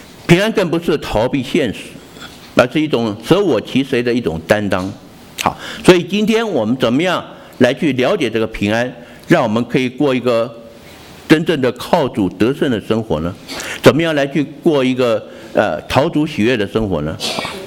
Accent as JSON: {"language": "Chinese", "country": "China", "said": "所以我们中国人一见面都讲什么？你吃过饭没有？"}